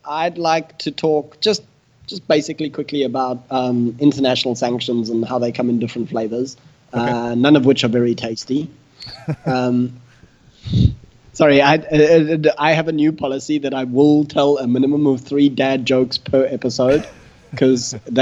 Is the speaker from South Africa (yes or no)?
yes; South Africa; I grew up in South Africa in the closing stages of apartheid.